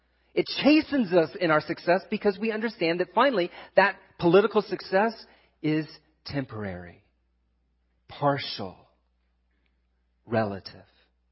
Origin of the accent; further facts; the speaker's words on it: Washington, District of Columbia, United States; And by the way, I come from Washington, D.C.